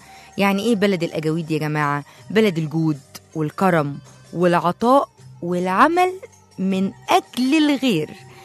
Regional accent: Tanta, Gharbia, Egypt; المدلعة تبقى في طنطا طبعا، بلدي طنطا،

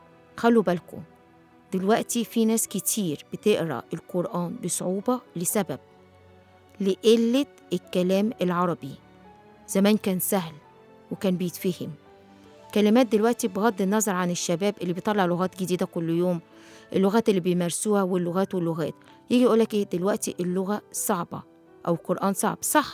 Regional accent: Egypt; احنا مش قاعدين مع اجانب، احنا مع مصريين.

